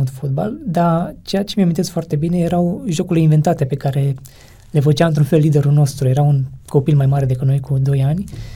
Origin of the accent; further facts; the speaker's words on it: Olt County, Romania; Eu sunt din Olt, deloc.